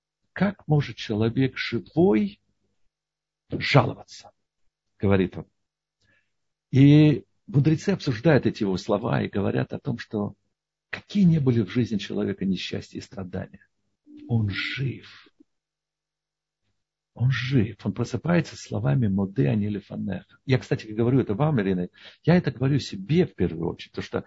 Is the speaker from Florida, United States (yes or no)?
no; New York, United States; now in Chicago, United States; я из Нью-Йорка, да, в Чикаго.